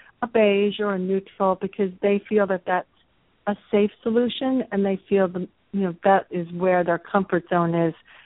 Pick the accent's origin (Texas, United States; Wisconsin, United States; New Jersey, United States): New Jersey, United States; also born or lived in Long Island; I am from New Jersey. I was born in Long Island, but was only there for a matter of minutes and really grew up in New Jersey.